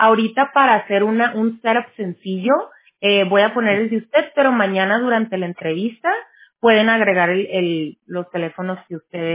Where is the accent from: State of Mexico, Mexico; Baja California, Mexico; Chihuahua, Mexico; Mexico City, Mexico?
Baja California, Mexico; Tijuana; also born or lived in Mexicali; La verdad crecí en Tijuana. Pero sí debo de decir que mi nacimiento...